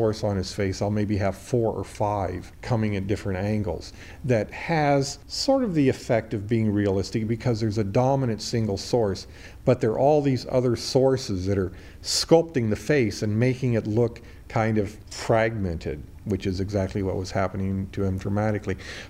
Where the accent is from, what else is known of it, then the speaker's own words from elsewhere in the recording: Los Angeles, California, United States; I grew up in Los Angeles, and so my everyday light that I reference most of my life was that harsh desert light.